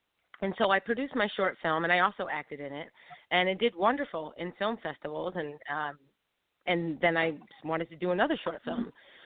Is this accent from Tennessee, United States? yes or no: no; Philadelphia, Pennsylvania, United States; also born or lived in New York; now in Los Angeles, United States; I'm calling from Los Angeles. I live here in Los Angeles. I'm originally from Philadelphia and New York.